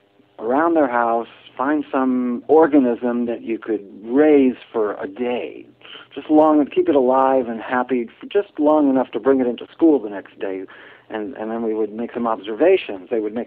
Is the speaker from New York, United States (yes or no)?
yes; New York City, New York, United States; Growing up in New York City, we would go to my grandmother's house for holiday dinners.